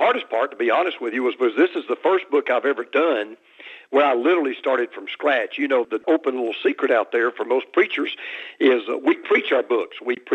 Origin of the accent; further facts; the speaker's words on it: Deep South, United States; but I was raised in the Deep South, Scott, and by traditional Southern parents.